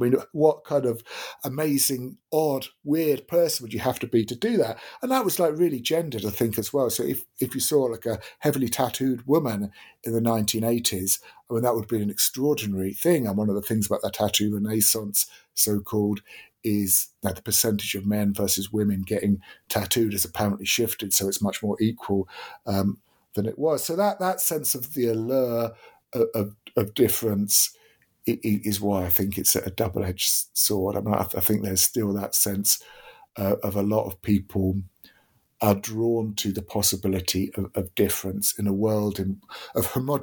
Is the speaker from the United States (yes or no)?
no; Deal, South East England, United Kingdom; And I remember, like, growing up in Deal in Kent, there was one tattoo studio there